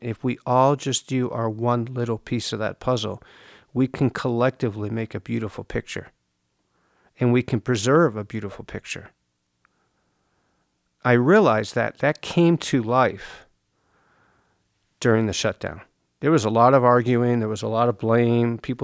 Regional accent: East Coast, United States; I grew up on the East Coast. I grew up on a farm.

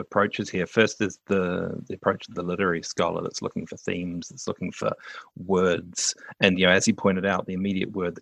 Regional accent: New Zealand; accent: New Zealand; also born or lived in United Kingdom; now in Canada; I grew up in New Zealand, so I had an accent that is very typical of a New Zealander, although my parents were British, so that meant it was a little bit off in the first place.

